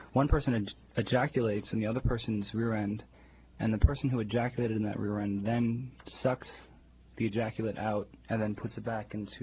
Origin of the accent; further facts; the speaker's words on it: New York, United States; I'm from New York, I've never seen anything like this in New York.